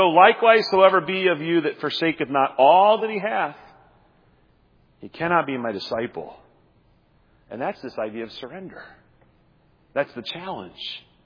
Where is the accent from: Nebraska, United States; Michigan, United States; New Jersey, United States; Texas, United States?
Nebraska, United States; As a young person growing up in Nebraska, I remember my grandparents' neighbors deciding they were going to build a new house.